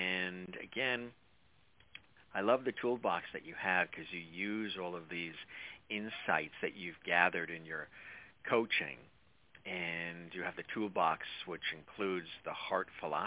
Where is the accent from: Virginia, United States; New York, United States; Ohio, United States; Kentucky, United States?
New York, United States; Long Island; growing up out east on Long Island, exactly.